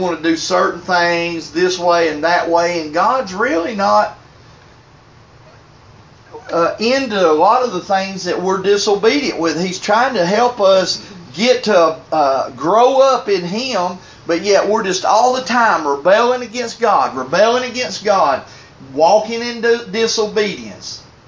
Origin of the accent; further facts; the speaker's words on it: the South, United States; I'm from the South now. Listen, we rebel yell, all that redneck and stuff. I didn't know no better. I grew up that way. You know, behind all that flag stuff, I didn't look at black and white just as a Southern boy.